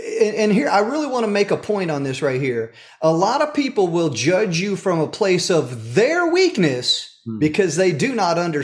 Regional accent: the South, United States; But, you know, I grew up in the South

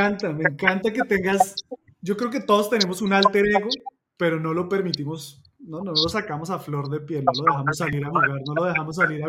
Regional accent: Colombia; Bueno, pues yo soy colombiano.

